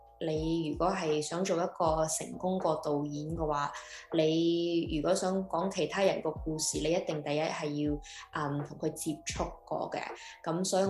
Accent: California, United States; 我不嬲以嚟都系喺Bay Area 呢度长大嘅，啱啱搬咗出嚟，因为又开始事业啊，咁就搬咗出嚟三藩市咯。

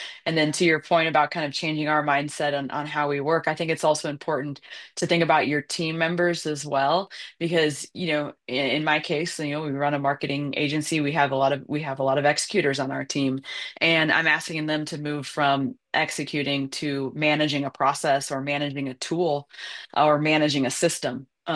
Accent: Boise, Idaho, United States; from Boise, Idaho.

